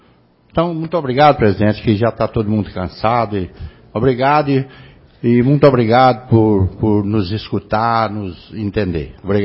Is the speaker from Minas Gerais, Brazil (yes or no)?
yes; Minas Gerais, Brazil; E eu sou mineiro. Sou mineiro.